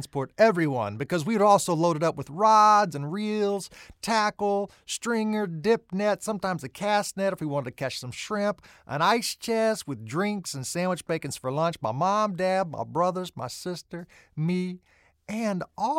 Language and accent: English; Moss Bluff, Louisiana, United States; I'm actually from Moss Bluff, an unincorporated town across the river from Lake Charles. I grew up there. Lake Charles is my stomping ground.